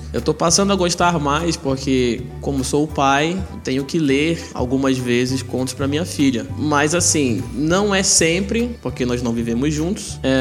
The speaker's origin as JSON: {"language": "Portuguese", "town": "Belém", "region": "Pará", "country": "Brazil", "tie": "born or raised there", "said": "Eu morei um tempo, boa parte da minha infância aqui em Belém."}